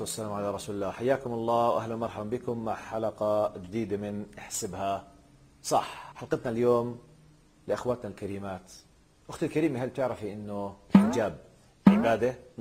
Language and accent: Arabic; Jordan; وزي ما بقولوا بلهجتنا العامية في الأردن نيالك.